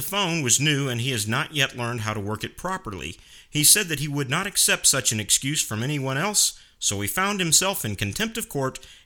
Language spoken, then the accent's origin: English; Missouri, United States; I'd like to tell you about something that's going on back in my home state in Missouri right now.